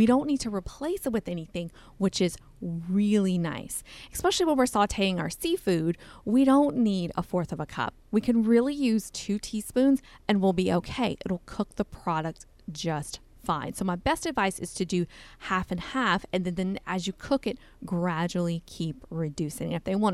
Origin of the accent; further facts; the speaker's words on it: Louisiana, United States; I'm Cajun. I'm from South Louisiana.